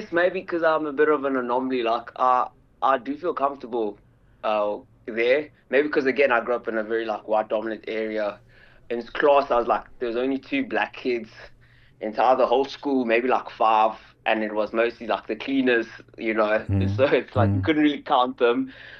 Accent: Gauteng, South Africa; also born or lived in Johannesburg; growing up in a white area, I grew up in the Vaal, which is an hour away from Joburg.

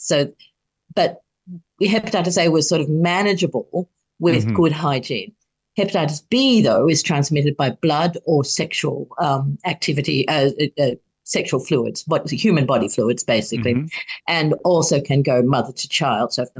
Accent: Australia; in my home country, Australia, they won't let me.

